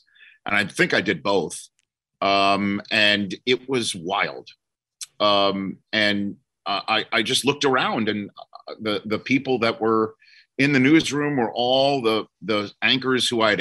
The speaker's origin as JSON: {"language": "English", "town": "New York City", "region": "New York", "country": "United States", "said": "because I'm from New York City and they lived in New Jersey and my brother was in Southern California."}